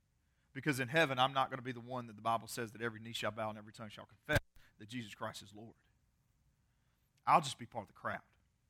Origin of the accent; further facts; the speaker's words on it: Greensboro, North Carolina, United States; You remember growing up in Greensboro when every bad smell we blamed on Buffalo Creek?